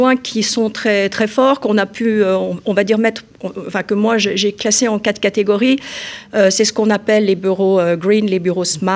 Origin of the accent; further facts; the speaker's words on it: Lyon, Auvergne-Rhône-Alpes, France; Oui, alors donc je suis lyonnaise, j'ai fait mes études d'architecture à Lyon